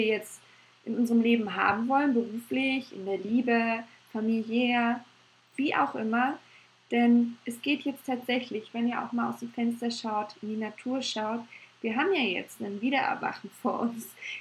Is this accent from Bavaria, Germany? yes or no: yes; Munich, Bavaria, Germany; ich bin ja eine Münchnerin